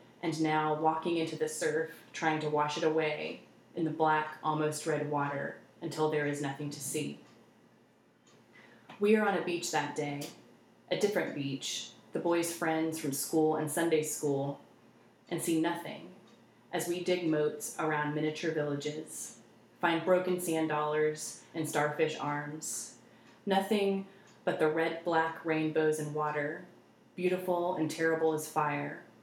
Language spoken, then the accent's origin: English; Texas, United States; moved away as an adult; now in Baltimore, United States; I think growing up in Texas, I thought I'm a Texan, and I lived there for, I don't know, 25 years, and then moved to Baltimore.